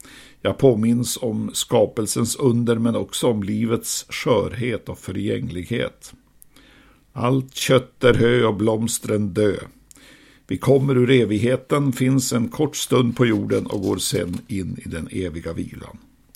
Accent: Piteå, Norrbotten County, Sweden; Bara genom att vara född och uppvuxen i Pite har man alltså behövt fundera lite på vad religion är och betyder. Om man sen haft en far som var ordförande i stadens stora missionsförening tillhörande EFS, Evangeliska Fosterlandsstiftelsen

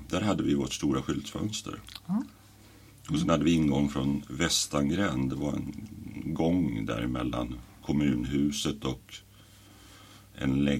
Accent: Valla, Södermanland, Sweden; born there; now in Stockholm, Sweden; Jag är född i Valla utanför Katrineholm.

